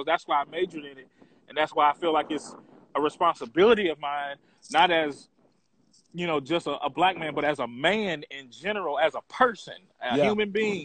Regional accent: Georgia, United States; And because I'm originally from Georgia.

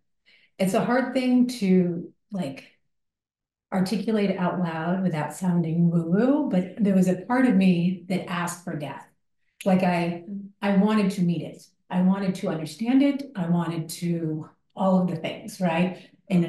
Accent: Texas, United States; My grandmother was the director of Art and History Museum. As I was growing up in Texas.

